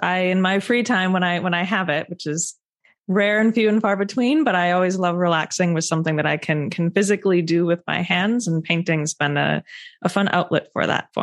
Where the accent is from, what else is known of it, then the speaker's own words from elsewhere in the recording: Wisconsin, United States; not too far from my home state of Wisconsin.